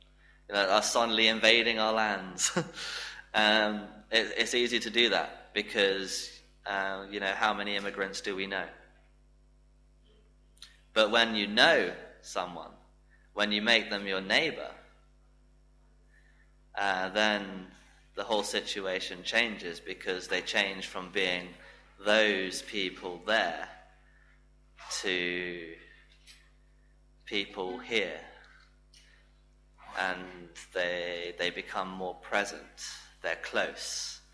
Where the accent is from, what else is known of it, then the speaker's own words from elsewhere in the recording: England, United Kingdom; I was English, that was basically it. I'm English